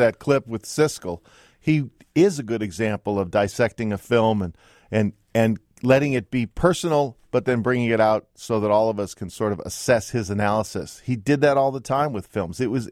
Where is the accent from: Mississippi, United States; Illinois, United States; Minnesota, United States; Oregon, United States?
Illinois, United States; Chicago; When I was growing up in Chicago in the 70s and 60s, see, I'm making myself younger, in the 60s, he was the guy we turned to.